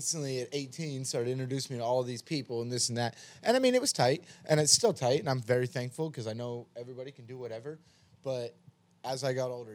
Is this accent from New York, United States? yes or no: no; Las Vegas, Nevada, United States; I'm from Vegas where it was literally they pulled out a lint roller and fucking went through your car